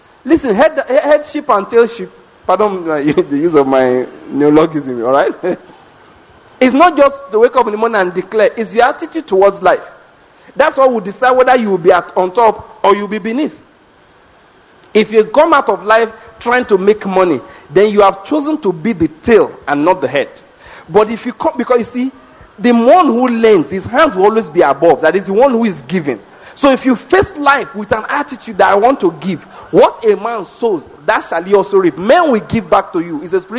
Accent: Ondo, Nigeria; You know, in my hometown, well, not really my hometown, but that's where we live, that's where I grew up, okay? There is a there is a school there where people send their children from Lagos. This is Ondo State.

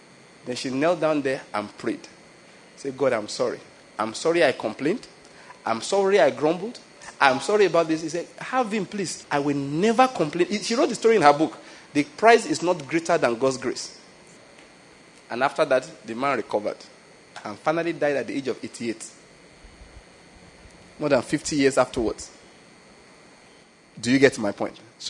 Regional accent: Lagos, Nigeria; Because then, I came from Lagos and we're discussing different gist.

